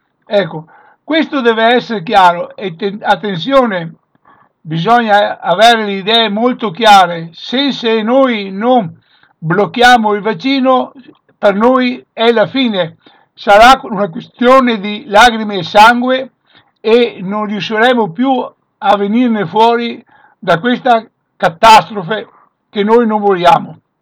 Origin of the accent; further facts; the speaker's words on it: Veneto, Italy; abbiamo la forza, la capacità e l'organizzazione come veneti di fare questo salto di qualità